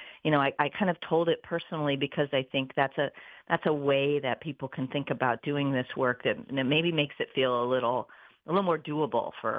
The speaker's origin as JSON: {"language": "English", "region": "Iowa", "country": "United States", "said": "So I'm from Iowa. So I'm a Midwest girl at heart."}